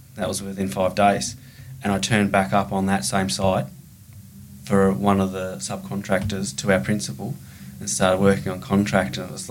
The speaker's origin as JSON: {"language": "English", "town": "Hobart", "region": "Tasmania", "country": "Australia", "said": "I'm from Tasmania and from Hobart"}